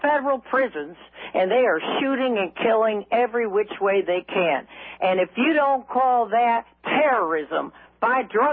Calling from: Phoenix, Arizona, United States; I'm calling from Phoenix, and I got a lot of outrage.

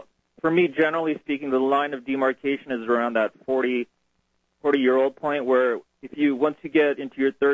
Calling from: Arizona, United States

